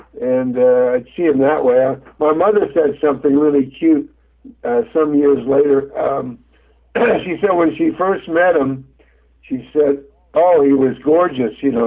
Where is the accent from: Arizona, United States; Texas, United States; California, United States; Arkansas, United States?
California, United States; Los Angeles; also born or lived in Queens, New York; Well, I was born in Queens, New York, and we lived out there at my grandparents' house in Woodhaven, and my mother brought me out to Los Angeles to rejoin my father